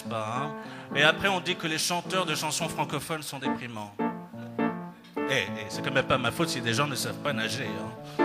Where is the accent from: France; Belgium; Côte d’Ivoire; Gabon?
Gabon; Libreville, Estuaire; moi je viens du Gabon, de Libreville, la capitale économique du Gabon.